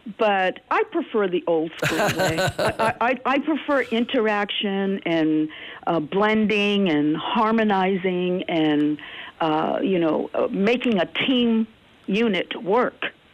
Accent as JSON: {"language": "English", "region": "Rhode Island", "country": "United States", "said": "I come from Rhode Island."}